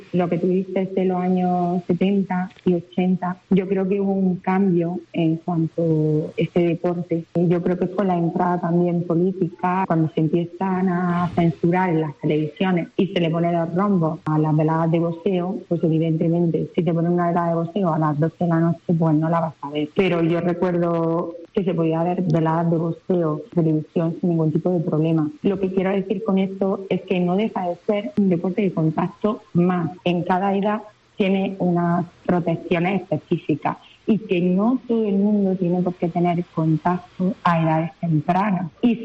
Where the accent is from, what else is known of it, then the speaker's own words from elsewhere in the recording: Almería, Andalusia, Spain; Yo soy del barrio de Los Ángeles, de Almería.